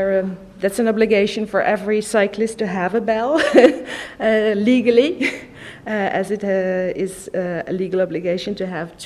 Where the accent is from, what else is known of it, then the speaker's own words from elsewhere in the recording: Amsterdam, North Holland, Netherlands; now in Brussels, Belgium; In fact, I grew up in Amsterdam, so I lived through that a bit.